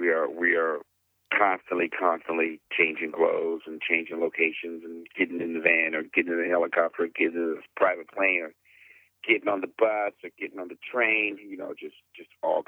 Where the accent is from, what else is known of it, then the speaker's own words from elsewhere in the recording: Washington, District of Columbia, United States; the minute I left, you know, Washington, D.C., my hometown, and decided to get into entertainment